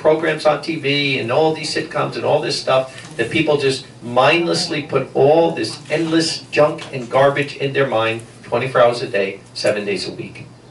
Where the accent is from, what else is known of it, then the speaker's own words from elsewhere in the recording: Paterson, New Jersey, United States; I come from New Jersey. Paterson, New Jersey, everybody there knows it